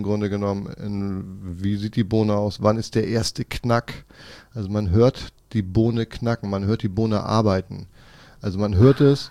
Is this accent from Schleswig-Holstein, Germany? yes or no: yes; Kiel, Schleswig-Holstein, Germany; born or raised there